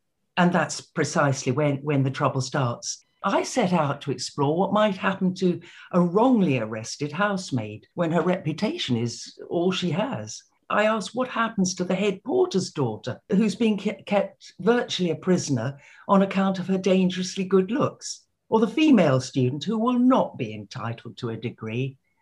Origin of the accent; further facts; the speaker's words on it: Cambridge, East of England, United Kingdom; because I grew up in Cambridge and went to school there, and I love the place to bits.